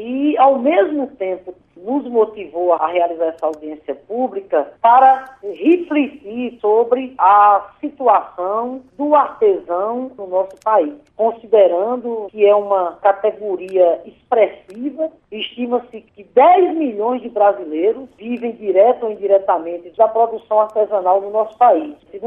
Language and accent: Portuguese; Rio Grande do Norte, Brazil; Há também lá no meu estado, Adriano, uma riqueza muito grande no chamado artesanato de barro.